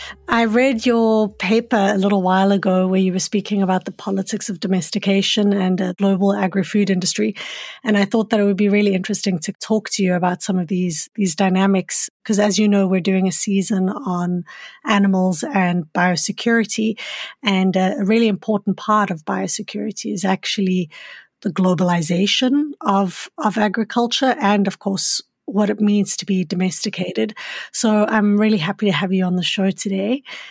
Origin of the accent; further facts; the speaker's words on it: Johannesburg, Gauteng, South Africa; I grew up in Johannesburg and there were animals everywhere. Like I'm from South Africa, but I grew up in a big city.